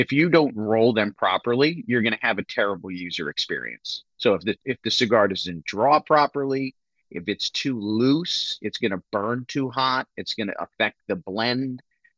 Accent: Connecticut, United States; I'm from Connecticut. People don't realize that Connecticut grows some of the best cigar tobacco in the world north of Hartford, Connecticut.

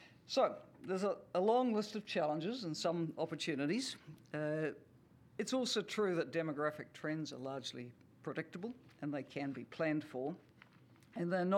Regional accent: New Zealand; And speaking as a New Zealander, I can see the opportunities for the world's farmers and food processors.

